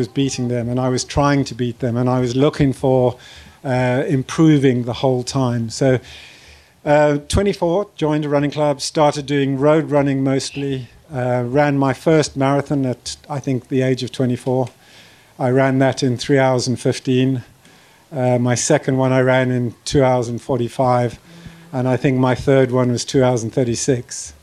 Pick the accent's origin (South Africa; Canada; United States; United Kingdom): South Africa; And I grew up in South Africa, and I was in a boarding school in the middle of nowhere in South Africa.